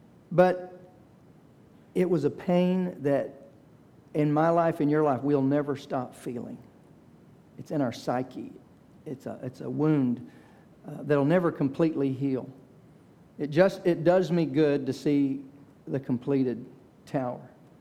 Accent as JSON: {"language": "English", "town": "Dallas", "region": "Texas", "country": "United States", "tie": "born or raised there", "said": "I remember growing up, I was born in 1960. I was born in Dallas."}